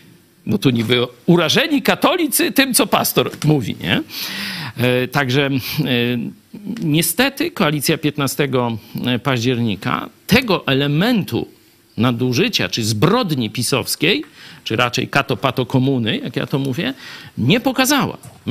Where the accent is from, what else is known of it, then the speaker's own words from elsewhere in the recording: Kraśnik, Lublin Voivodeship, Poland; Ja pochodzę z Polski powiatowej, tu w Kraśniku się wychowałem, czyli jeśli z Polski powiatowej, to i z Polski wiejskiej, bo ona jest, wiecie, tam z jednej strony naszej działki było miasto, a z drugiej wieś